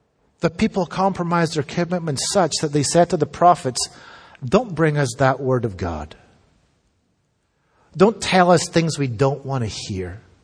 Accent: Scotland, United Kingdom; I'm British. I'm Scottish. I'm born in the UK. So I'm from Great Britain. My passport, my British passport, tells me that I'm a subject. I'm not a citizen. See, I was born under a monarchy.

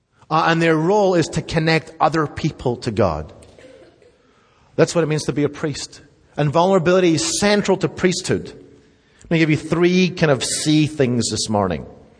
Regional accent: Scotland, United Kingdom; I grew up in Scotland, which if you probably picked up if you're new here.

